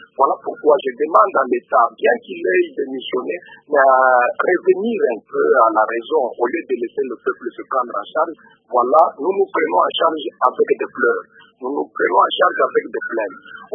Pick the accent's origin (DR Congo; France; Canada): DR Congo; chez nous au Congo